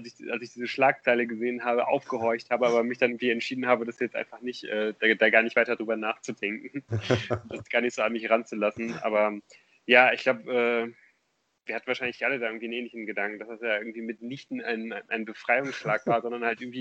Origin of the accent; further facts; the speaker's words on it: Cologne, North Rhine-Westphalia, Germany; ich kann euch auch wirklich jetzt nur mal erzählen, hier gerade als Kölner